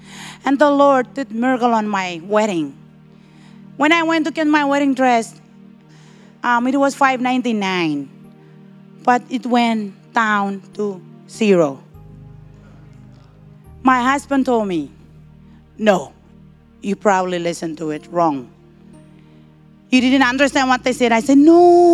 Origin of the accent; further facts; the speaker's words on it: Marshall Islands; now in United States; Because we're from the Marshall Islands, we don't have life insurance, Medicaid insurance, car insurance, all those kind of insurance.